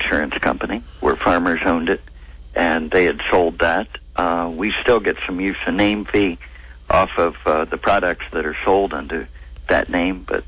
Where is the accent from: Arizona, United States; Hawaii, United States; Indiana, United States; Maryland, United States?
Indiana, United States; now in Washington, United States; Yes, I'm originally from Indiana. That's where I farm.